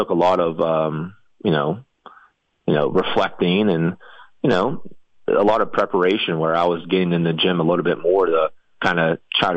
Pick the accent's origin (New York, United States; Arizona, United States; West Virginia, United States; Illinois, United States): West Virginia, United States; I'm from West Virginia, so I don't want to, you know, let people down.